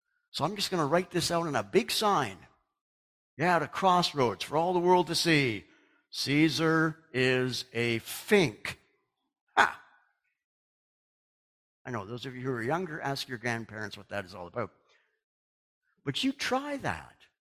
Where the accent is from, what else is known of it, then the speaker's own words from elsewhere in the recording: Canada; born there; I'm a Canadian by birth, but my main citizenship now is